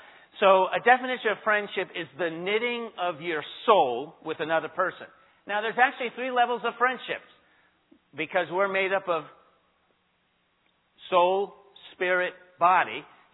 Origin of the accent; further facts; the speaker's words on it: New York City, New York, United States; by the way, I grew up in New York City. I was on top of the World Trade Center many times.